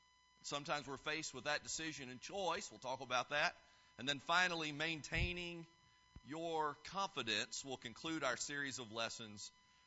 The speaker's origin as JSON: {"language": "English", "town": "Floyds Knobs", "region": "Indiana", "country": "United States", "said": "Kenny is from Bald Knob, Arkansas, and I'm from Floyd's Knobs, Indiana."}